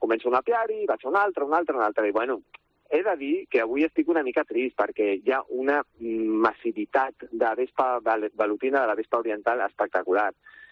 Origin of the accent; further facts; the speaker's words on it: La Floresta, Catalonia, Spain; jo soc de la Floresta i de Valldorets, de tota la vida